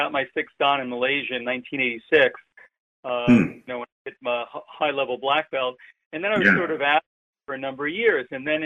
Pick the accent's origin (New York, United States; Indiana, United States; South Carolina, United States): New York, United States; you know, I grew up in New York, so Bruno Sammartino was like a god.